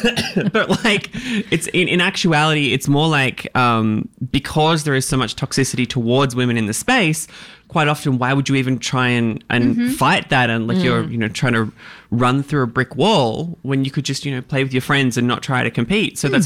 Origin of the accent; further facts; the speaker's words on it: Australia; despite the fact they're from America and we're from Australia and very different cultures